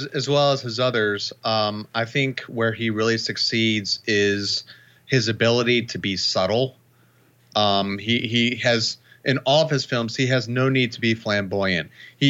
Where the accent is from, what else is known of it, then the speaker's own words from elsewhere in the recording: Midwest, United States; And me growing up in the Midwest, which is where a lot of his films take place.